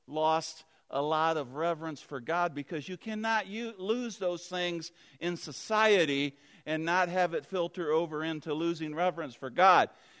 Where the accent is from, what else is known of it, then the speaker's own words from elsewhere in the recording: St. Joe, Indiana, United States; Yes, we're from St. Joe, Indiana, which is a little bit east, southeast of Auburn. So Auburn is the town that we're closer to.